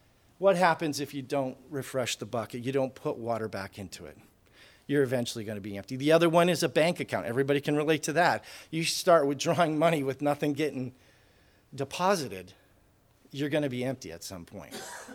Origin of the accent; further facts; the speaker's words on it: Maine, United States; I'm from Aroostook County. We used to say burdocks, but a lot of people didn't know what that was.